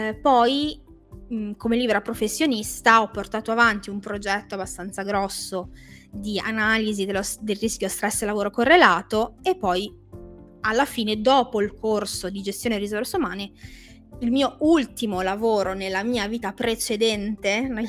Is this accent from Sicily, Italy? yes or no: no; Genoa, Liguria, Italy; che io ho studiato a Genova, sono di Genova, ho studiato a Genova